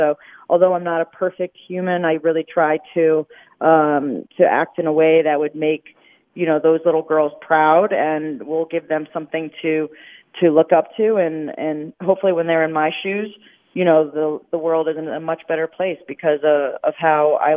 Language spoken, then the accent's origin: English; New Jersey, United States; And, you know, I grew up in New Jersey, so I'd go to Rutgers University women's soccer games and Princeton University soccer games.